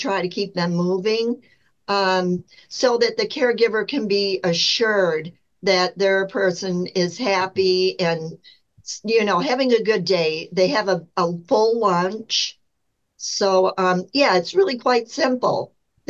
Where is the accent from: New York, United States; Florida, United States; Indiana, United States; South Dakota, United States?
Indiana, United States; Fort Wayne; moved away; So I'm originally from Indiana, Fort Wayne, Indiana, and through job changes in my parents' lives, I ended up on the East Coast.